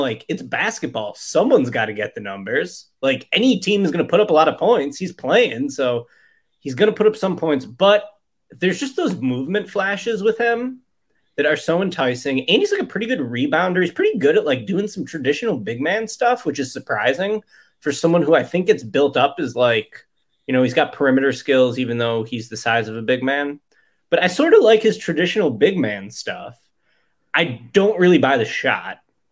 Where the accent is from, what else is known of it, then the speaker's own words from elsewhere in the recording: Chicago, Illinois, United States; You know what's weird is, I'm from Chicago, and I'm not an Illinois basketball fan